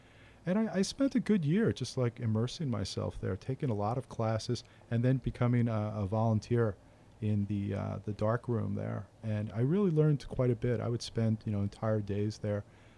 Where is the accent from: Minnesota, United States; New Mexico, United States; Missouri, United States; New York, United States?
New York, United States; New York City; now in Philmont, United States; I'm a transplant to the area. I live in Philmont. I am originally from New York City, spent most of my life there.